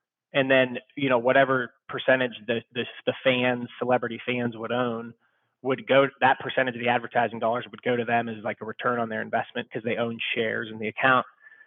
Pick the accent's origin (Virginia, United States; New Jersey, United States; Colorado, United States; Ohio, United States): Ohio, United States; Youngstown; I'm originally from Youngstown, Ohio. Went to YSU.